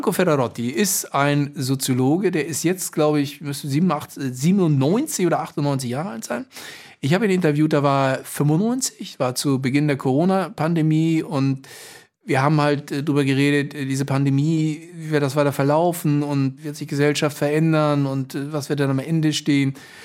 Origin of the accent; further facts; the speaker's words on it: Hamburg, Germany; Also ich komme ja aus Hamburg, ne?